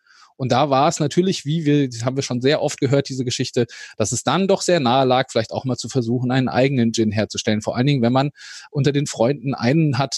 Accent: Hesse, Germany; das kriege ich eh nicht hin als Hesse.

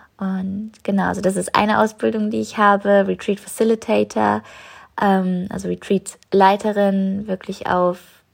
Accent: New Zealand; German is a second language; mein Flug nach Neuseeland, zurück in meine Heimat

